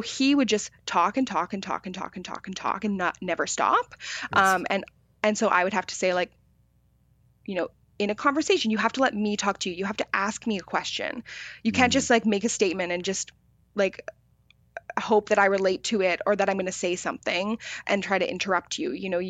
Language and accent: English; Victoria, British Columbia, Canada; I grew up in Victoria. And I don't know if you guys know much about Victoria, but it's about like a 3-to-1 ratio of women to men.